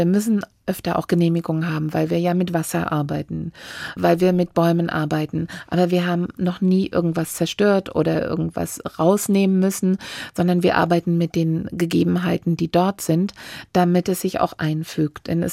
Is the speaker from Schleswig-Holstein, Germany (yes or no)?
no; Hesse, Germany; Ich bin wirklich auf dem Land groß geworden, hier in der Nähe von Frankfurt, und habe den Wald, die Natur, die Wiesen, unseren großen Garten, der 4000 Quadratmeter hatte, immer als mein Reich empfunden.